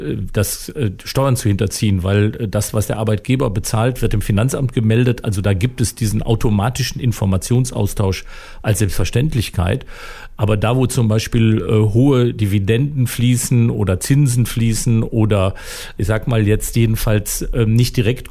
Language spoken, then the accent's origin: German; Germany; Nun sind wir Deutsche allerdings auch Menschen, die gerne spitz abrechnen.